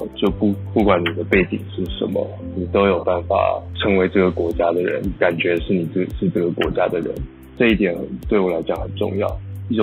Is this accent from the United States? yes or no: yes; California, United States; now in New York, United States; 8岁左右跟家人一起移民美国，在美国待了二十几年吧，1997到现在。我是在加州长大的，所以我爸妈现在还是在加州，在北加州湾区。只是我上完大学就自己去纽约工作了。